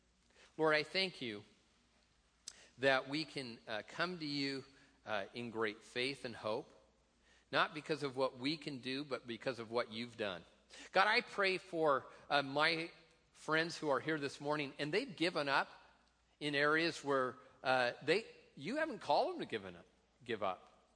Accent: Tacoma, Washington, United States; You know, I was thinking of where I grew up. I grew up in Tacoma.

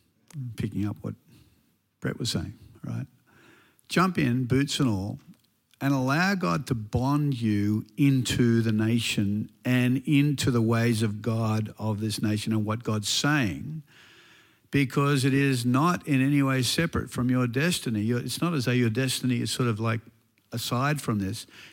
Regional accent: Sydney, New South Wales, Australia; Shirley and I are Aussies through and through. We're both from Sydney

